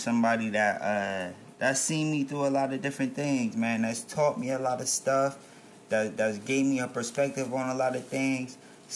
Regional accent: New Jersey, United States; And see, me personally, like, I'm from Jersey. So, like, in Jersey, like...

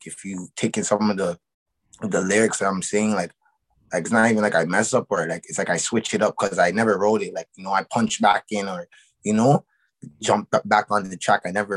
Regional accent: Toronto, Ontario, Canada; I'm from Toronto, you know what I mean? Repping Neptune Block

